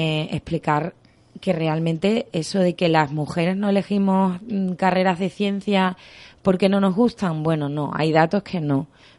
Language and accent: Spanish; Badajoz, Extremadura, Spain; un cole de mi tierra, de Badajoz, ahí que me sale el acento de repente.